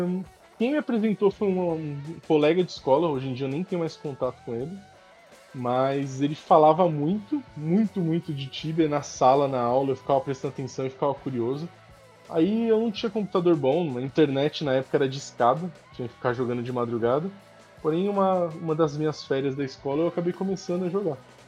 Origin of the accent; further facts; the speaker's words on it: São Paulo, Brazil; eu sou de São Paulo